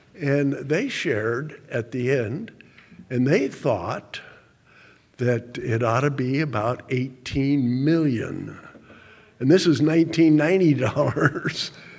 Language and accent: English; Hawaii, United States; Now, I'm a mouse from Hawaii, and I'm sitting very quietly